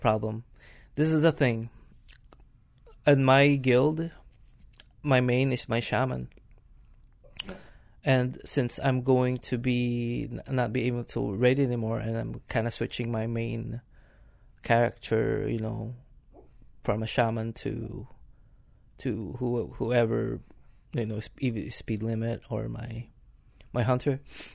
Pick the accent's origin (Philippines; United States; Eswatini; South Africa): Philippines; born there; I was born in Philippines, and there's